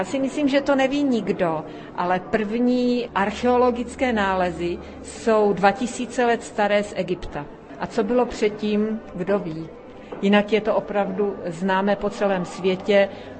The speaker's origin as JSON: {"language": "Czech", "town": "Rožnov pod Radhoštěm", "region": "Zlín Region", "country": "Czechia", "said": "Tak já, protože jsem z Rožnova a tam je velký depozitář"}